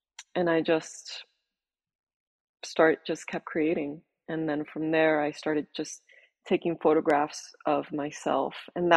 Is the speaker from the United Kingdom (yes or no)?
no; Cuba; that tropical, colorful life that I grew up in Cuba.